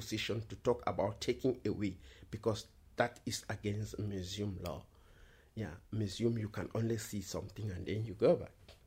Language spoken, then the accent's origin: English; Northwest Region, Cameroon; now in Berlin, Germany; I live here in Berlin, and I come from Cameroon, from a native from the a native of Nso. Nso is a clan in Cameroon situated at the northwest of Cameroon and has a population of close to 1 million inhabitants.